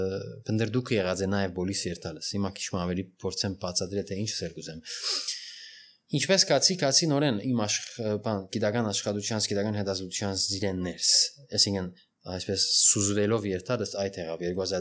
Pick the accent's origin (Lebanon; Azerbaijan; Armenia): Lebanon; Beirut, Beirut Governorate; Բեյրութը դուն է ի վերջո, այսինքն ես ադիչեմ ժխտեր։ Իմ դունս է, այսինքն իմ մանկությունս է, իմ բադանեկությունս է, իմ դագավին ծնողներս այնտեղ են, մեր բնակարանը այնտեղ է։